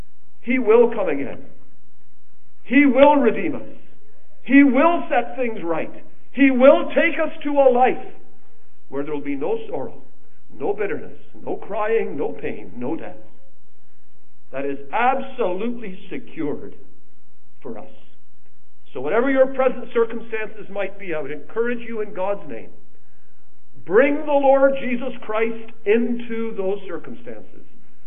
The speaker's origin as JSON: {"language": "English", "country": "Canada", "said": "By my life circumstances, I'm Canadian. I carry a Canadian passport"}